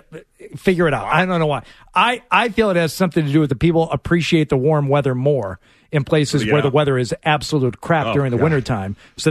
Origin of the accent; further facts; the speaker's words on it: Michigan, United States; Where I grew up in Michigan, I believe it was the first Saturday of every month at 1 p.m., the tornado sirens.